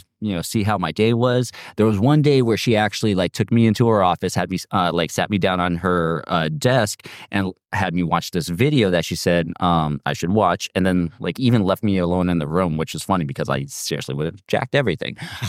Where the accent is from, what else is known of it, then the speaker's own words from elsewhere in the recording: California, United States; Essentially pretty much all from Southern California, although I moved around a lot. I was from Long Beach, San Pedro, Torrance, Chula Vista, Imperial Beach, San Isidro.